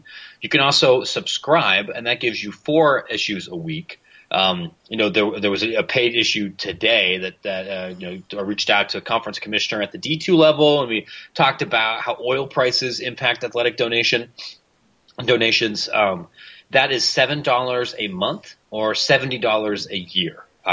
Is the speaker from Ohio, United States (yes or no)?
yes; Ohio, United States; It's a small town, not too far from where I grew up in Ohio. Our high schools played each other